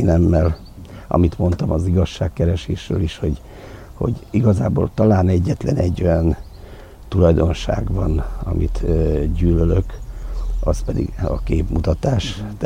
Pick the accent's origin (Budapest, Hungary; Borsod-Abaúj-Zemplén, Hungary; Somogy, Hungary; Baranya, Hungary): Borsod-Abaúj-Zemplén, Hungary; Monok; én Hegyaljáról származom, Monokhoz. Hát ez is monoki születésű vagyok, de hát szerencs van a beírva az igazolványomban, mert ott volt szülő otthon.